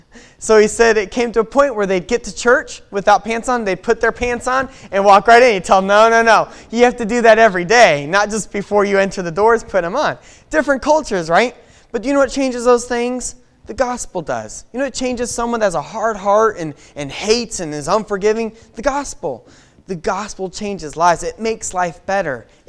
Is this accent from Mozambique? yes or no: no; Mexico; I had the joy and privilege of growing up on the mission field. And growing up in Mexico